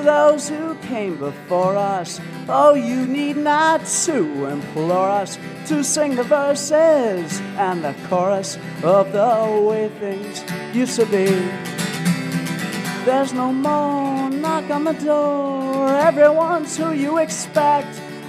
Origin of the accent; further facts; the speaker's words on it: Chicago, Illinois, United States; This tune is sort of a snapshot of... kind of growing up in Chicago for me, just as a young lad, if you will.